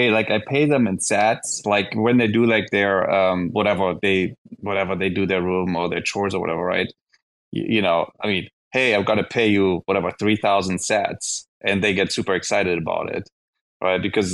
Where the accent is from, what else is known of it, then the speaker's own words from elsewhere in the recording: eastern Germany, Germany; Yeah, and so I grew up in Eastern Germany